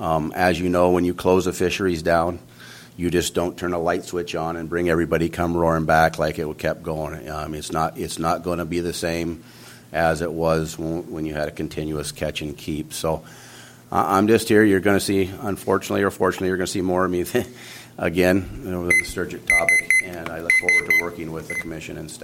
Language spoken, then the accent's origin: English; Ilwaco, Washington, United States; I'm here today. I'm from Elwaco, Washington.